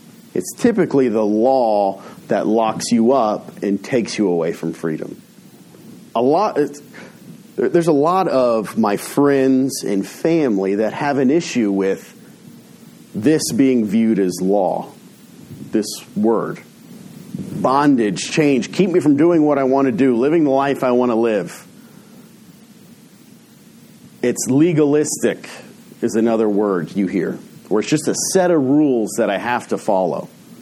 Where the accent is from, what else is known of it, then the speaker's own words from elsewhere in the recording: United States; A lot of times, being American is the best and worst thing. because we have this amazing view of freedom.